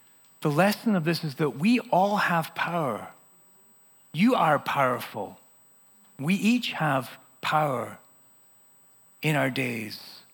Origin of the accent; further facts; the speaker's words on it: United Kingdom; I realized this growing up in Britain